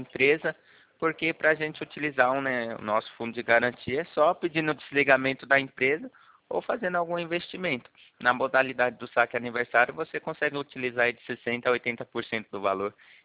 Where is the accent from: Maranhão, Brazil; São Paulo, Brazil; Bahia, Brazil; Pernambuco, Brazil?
São Paulo, Brazil; Campo Limpo Paulista; Eu sou daqui de Campo Limpo Paulista, né?